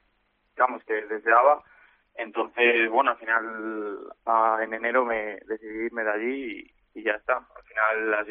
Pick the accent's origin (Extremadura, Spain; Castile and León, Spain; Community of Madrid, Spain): Castile and León, Spain; Salamanca; al final soy de Salamanca